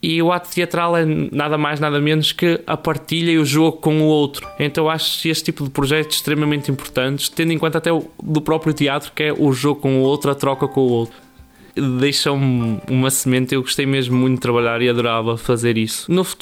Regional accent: Porto, Portugal; tenho 20 anos, sou do Porto

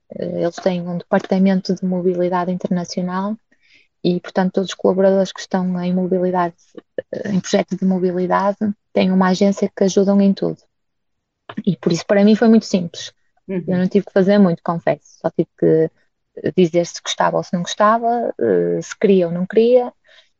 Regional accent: Braga, Norte, Portugal; also born or lived in Esposende; Eu cresci em Braga, mas nos últimos 10 anos vivia em Espoldente.

